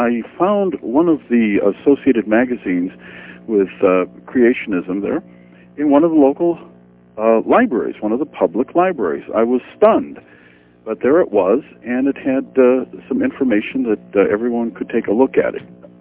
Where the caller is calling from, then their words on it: Indiana, United States; I'm calling from Indiana.